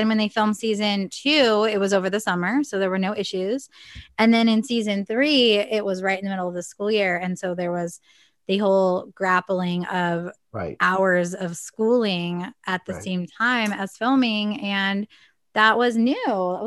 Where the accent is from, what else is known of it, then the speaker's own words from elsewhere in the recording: California, United States; and now we relocated to Carlsbad just because I'm from North County anyway.